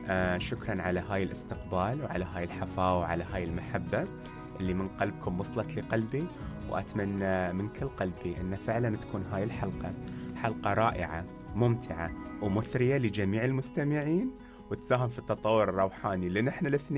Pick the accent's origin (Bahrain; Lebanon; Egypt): Bahrain; Muharraq, Muharraq Governorate; also born or lived in United Kingdom; أنا شاب بحريني، ربيت في منطقة اسمها المحرك في البحرين، مدينة وايد أحبها واعتز فيها، فعلا جذور روحي وعاطفتي فيها إلى الآن. درست القانون في بريطانيا، ولما خلصت دراستي رجعت